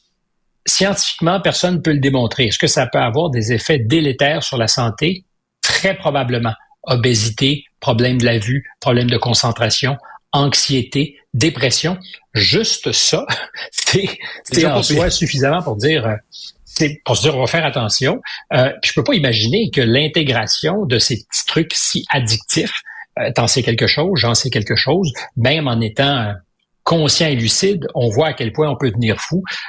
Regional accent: Quebec, Canada; chez nous au Québec

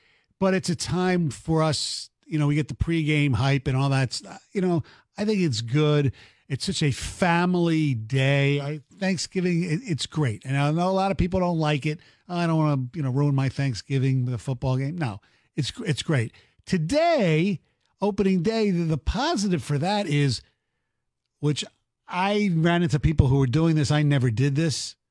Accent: Philadelphia, Pennsylvania, United States; Growing up in Philly, opening day was just, it's the first game of the season.

